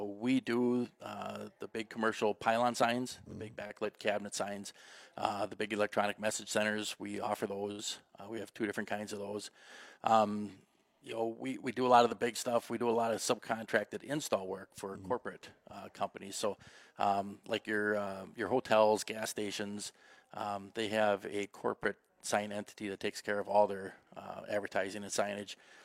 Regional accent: Butternut, Wisconsin, United States; My wife and I are both original Butternutters.

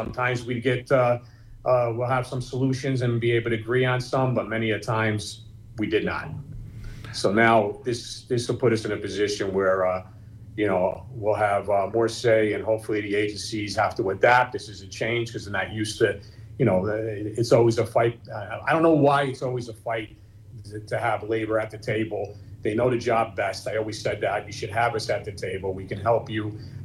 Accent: Newark, New Jersey, United States; born or raised there

